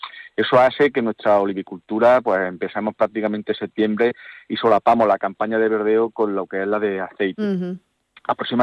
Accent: Andalusia, Spain; Como andaluces nos tenemos que sentir súper orgullosos

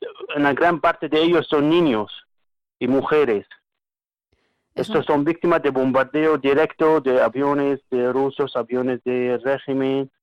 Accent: Damascus, Damascus Governorate, Syria; moved away; Pues yo soy sirio de Damasco. Salí de Siria pues hace más que 15 años, pero ya no hace casi 10 años desde que empezó el conflicto ya no puedo volver a Siria.

